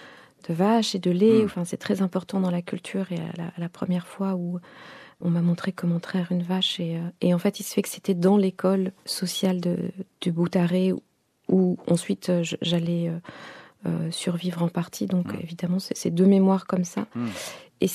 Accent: France; mais je suis française

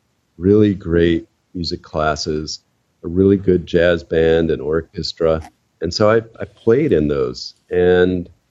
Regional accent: St. Louis, Missouri, United States; also born or lived in Israel; they happened to be living in Israel when I was born. Then they came back to the U.S. And, yeah, I grew up in St. Louis. I went to public schools there through high school, finished high school there.

